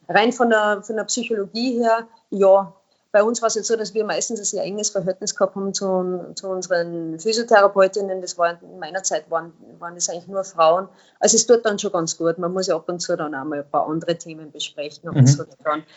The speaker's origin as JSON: {"language": "German", "country": "Austria", "said": "weil als Österreicher oder beim ÖSV gibt es natürlich schon einen extrem hohen Anspruch"}